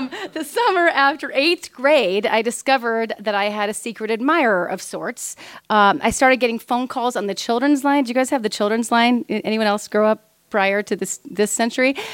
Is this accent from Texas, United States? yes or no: no; Kansas, United States; She was from Kansas. We're from Kansas. I mean, we don't know these things.